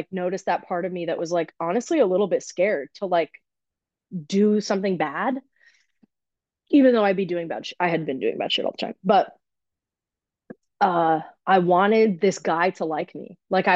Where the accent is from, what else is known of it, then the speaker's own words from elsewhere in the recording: California, United States; born there; even though all these motherfuckers knew that I was born in California.